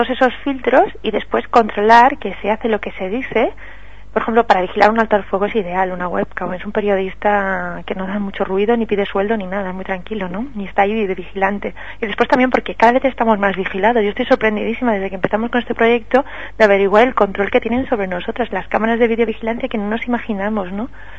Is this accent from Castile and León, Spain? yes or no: no; Vilanova i la Geltrú, Catalonia, Spain; En mi ciudad, yo soy de Vilanova de la Geltrú